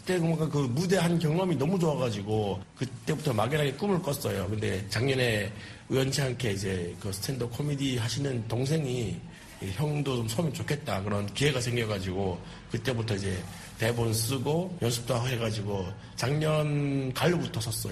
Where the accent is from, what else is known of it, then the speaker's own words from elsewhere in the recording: North Korea; now in Seoul, South Korea; 북한에서 왔다 해가지고 막 한국이 다르다 아니면 이게 너무 낯선데 이런 게 거의 없었거든요. 저는 어디 가서 지금 물어보면 그냥 저는 이제 목동 사람이라 하거든요. 예, 고향 어디시냐면 뭐 양천구 목동 살아요. 예, 말투가 좀 이상한데 하면 부모님이 경상도예요